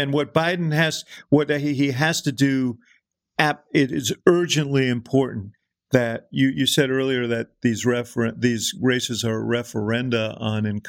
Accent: Chicago, Illinois, United States; I say this as a Chicagoan, I'm very worried about it

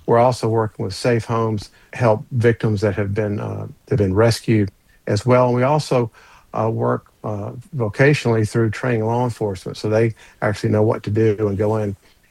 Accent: Georgia, United States; And like I mentioned, in my home state of Georgia, we had 143 counties out of 159 with trafficking victims last year.

